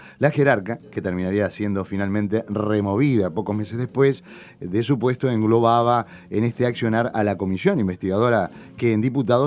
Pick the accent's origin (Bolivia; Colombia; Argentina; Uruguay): Uruguay; los uruguayos